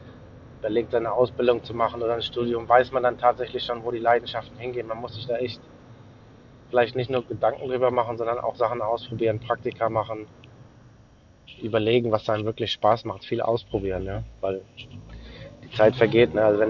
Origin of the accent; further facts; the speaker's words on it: Frankfurt, Hesse, Germany; also born or lived in Hamburg; Ich bin in Hamburg geboren, in Frankfurt aufgewachsen und eigentlich in einem Vorort von Frankfurt. Die ersten paar 20 Jahre, jetzt bin ich 45, also mittlerweile 20 Jahre auch dann direkt in Frankfurt.